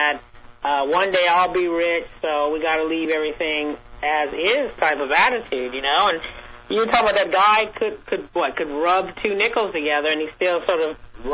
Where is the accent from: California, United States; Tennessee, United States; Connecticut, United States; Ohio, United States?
California, United States; Sacramento; No, I used to go and pick them, like, down the road when I was growing up in Sacramento.